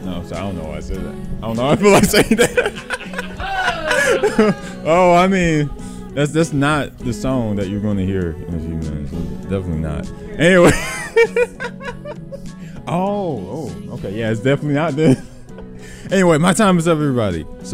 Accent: the South, United States; I'm from the South, so yeah, that's what we do here.

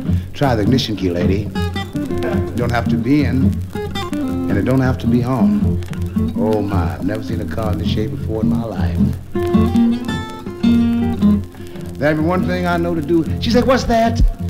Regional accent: New York City, New York, United States; I just stated some time ago that I'm not a New Yorker anymore. I'm a Californian.

